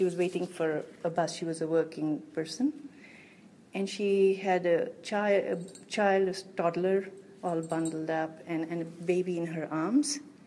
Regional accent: Afghanistan; I am from Afghanistan.

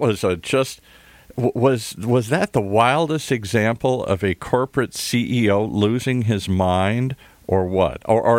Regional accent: Midwest, United States; also born or lived in Michigan / Minnesota; I grew up in the Midwest and Michigan and Minnesota and places like that.

